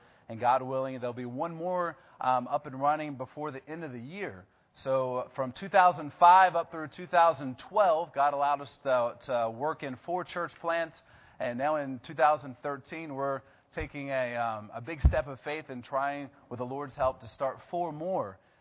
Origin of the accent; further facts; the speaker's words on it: Georgia, United States; My wife's from Tennessee. I'm from Georgia.